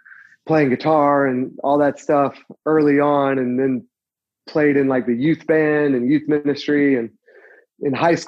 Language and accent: English; Columbia, South Carolina, United States; I grew up in South Carolina, in Columbia. My dad is a pastor, Southern Baptist pastor.